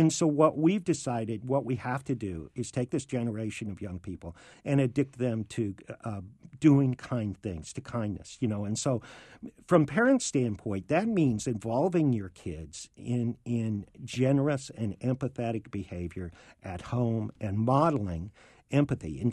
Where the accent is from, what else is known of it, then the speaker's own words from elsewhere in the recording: Kansas, United States; I grew up in Kansas. I attended a one-room school.